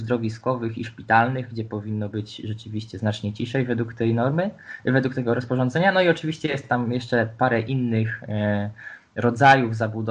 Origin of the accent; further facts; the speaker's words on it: Poznań, Greater Poland Voivodeship, Poland; Ja jako Poznaniak wiem, że w Poznaniu ostatnia taka mapa była robiona w roku 2017